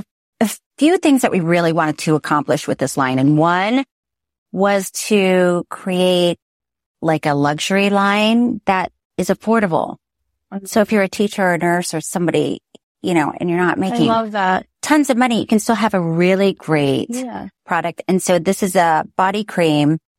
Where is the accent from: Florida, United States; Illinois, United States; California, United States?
Florida, United States; So I'm from Florida.